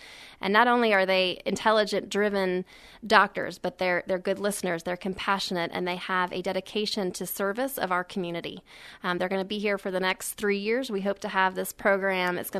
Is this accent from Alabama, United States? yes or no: no; Chicago, Illinois, United States; moved away; They are, and I'm from Chicago myself, and it did take a little bit of adjustment coming here in August